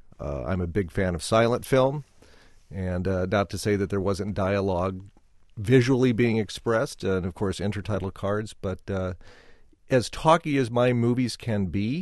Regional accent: Omaha, Nebraska, United States; And also, I mean, yes, I'm a Nebraskan, but I'm from Omaha, and often we Omahans don't know a lot about the rest of our state.

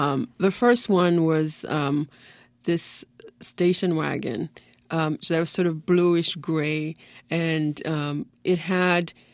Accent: Haiti; English is a second language; now in New York, United States; Well, I was different because I didn't speak English, you know, and also when I did speak, I spoke with an accent for most of my New York life, if you will.

